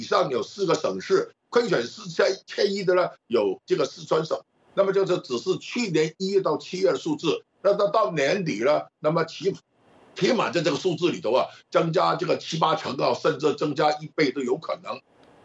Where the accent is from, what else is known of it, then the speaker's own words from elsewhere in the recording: Hong Kong; 首先更正一下，我是香港的